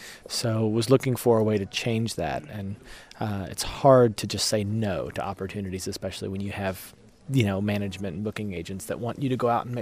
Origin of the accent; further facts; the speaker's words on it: Lexington, Kentucky, United States; from my hometown of Lexington, Kentucky